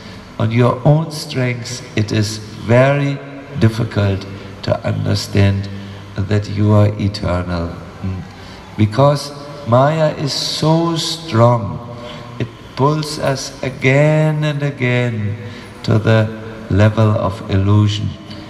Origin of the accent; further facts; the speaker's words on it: India; because we are from India, we have difficulty to concentrate.